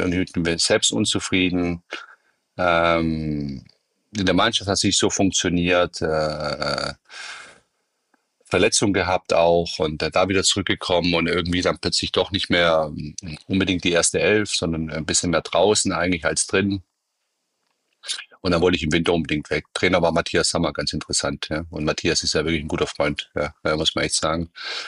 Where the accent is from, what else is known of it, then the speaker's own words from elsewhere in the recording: Stuttgart, Baden-Württemberg, Germany; Ich bin aufgewachsen im Stuttgart-Bad Cannstatt im Stadtteil Halsschlag.